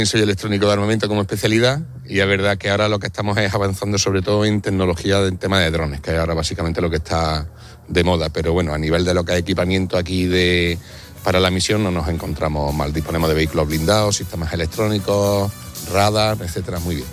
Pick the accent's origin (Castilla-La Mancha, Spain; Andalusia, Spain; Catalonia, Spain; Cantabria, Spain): Andalusia, Spain; Córdoba; now in Pontevedra, Spain; Yo soy de Córdoba, pero me encuentro destinado en el Grupo Logístico 7 de Pontevedra, de la Brigada Aerotransportable.